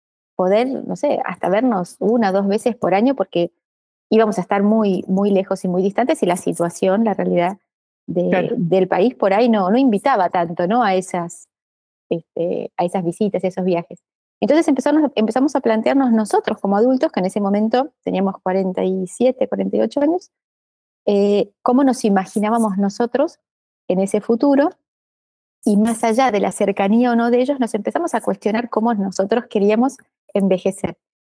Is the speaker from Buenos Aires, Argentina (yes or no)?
yes; Buenos Aires, Argentina; moved away as an adult; also born or lived in Brazil; now in Madrid, Spain; yo estoy en Madrid, en España, hace 2 años y medio y vengo de Buenos Aires. Yo viví muchos años en Brasil de chica, pero después ya de adulta, digamos, en Buenos Aires